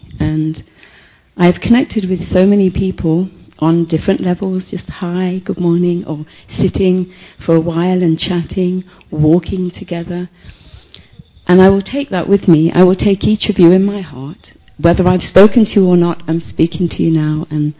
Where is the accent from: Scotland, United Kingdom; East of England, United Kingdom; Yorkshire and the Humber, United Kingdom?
Scotland, United Kingdom; I am from Scotland in the United Kingdom.